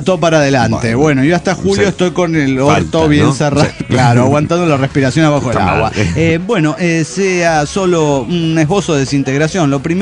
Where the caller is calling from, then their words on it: Saltillo, Coahuila, Mexico; de Saltillo, Coahuila.